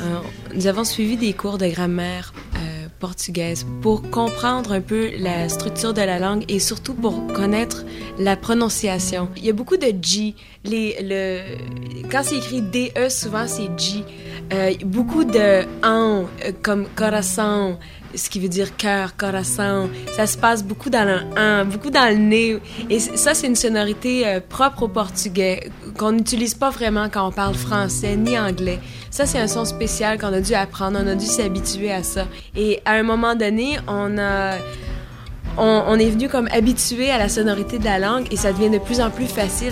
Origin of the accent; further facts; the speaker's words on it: Quebec, Canada; nous ne sommes pas brésiliens, nous sommes québécois, le portugais n'est pas notre langue première